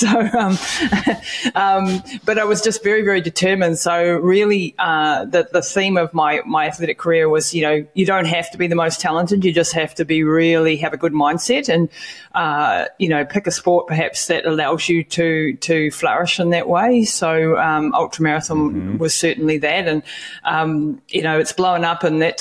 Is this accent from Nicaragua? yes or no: no; New Zealand; I come from New Zealand, right down at the bottom of the planet, born and bred down here.